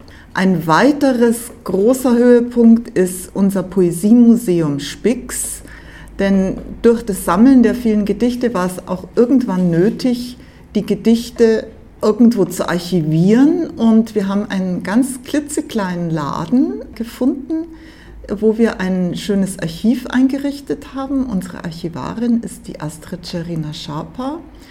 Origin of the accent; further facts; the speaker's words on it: Munich, Bavaria, Germany; ich bin eine Münchnerin und besonders Giesingerin